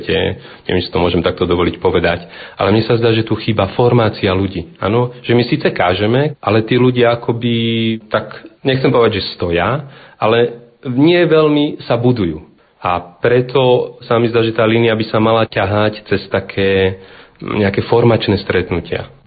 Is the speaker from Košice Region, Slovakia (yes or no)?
no; Považská Bystrica, Trenčín Region, Slovakia; pochádzam z Považskej Bystrice, vyštudoval som seminár v Nitre, potom som pôsobil vo farnostiach Vlčince, Bošany, potom som istý čas strávil v Ríme štúdium psychológie a odtiaľ som sa vrátil sem